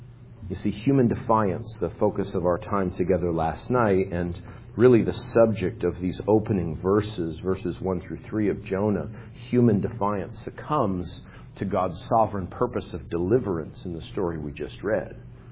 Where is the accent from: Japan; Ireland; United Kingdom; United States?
United States; New Mexico; also born or lived in South Dakota; I was born in South Dakota. It's not my fault. Just what happened to me? And both my parents were from there. And so in the summer, we would drive from New Mexico, my real ancestral homeland, to South Dakota